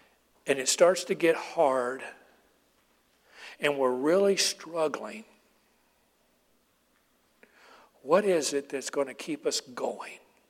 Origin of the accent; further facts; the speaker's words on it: United States; So I'm a Christian. I'm an American.